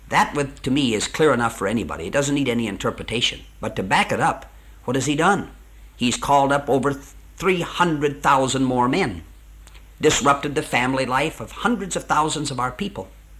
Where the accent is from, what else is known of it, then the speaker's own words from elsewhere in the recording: United States; Now, I'm an American, and I didn't come over here to apologize